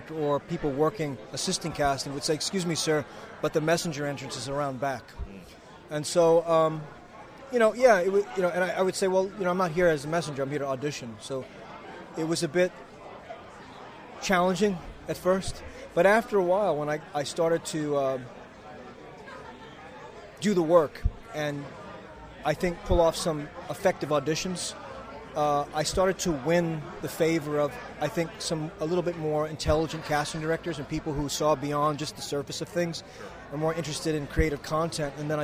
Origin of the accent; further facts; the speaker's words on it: New York City, New York, United States; while I was away from my hometown, New York City, I stayed in touch with my acting teacher